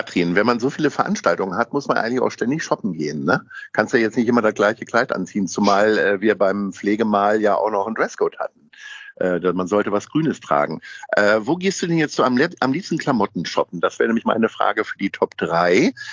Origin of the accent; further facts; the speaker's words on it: Hamburg, Germany; drücke natürlich die Daumen als Hamburger für den HSV am Donnerstag